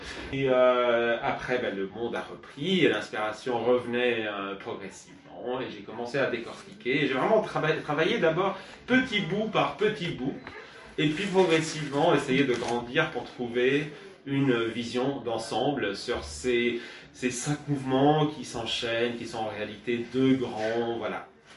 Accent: France; Moi-même, moi je suis français. Ah, d'accord. Moi je suis français d'origine mexicaine. Ma mère est mexicaine et mon père est libanais

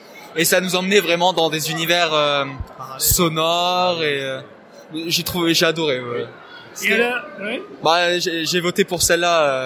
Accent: Metz, Grand Est, France; On a une salle, on est de Metz.

